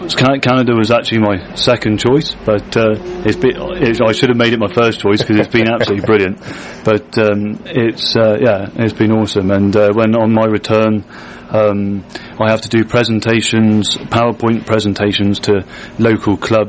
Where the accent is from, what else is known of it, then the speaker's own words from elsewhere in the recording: South West England, United Kingdom; Well, yeah … I'm from Cornwall in England.